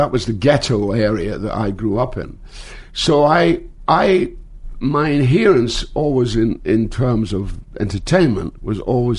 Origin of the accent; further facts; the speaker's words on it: Scotland, United Kingdom; I started in my hometown in Scotland.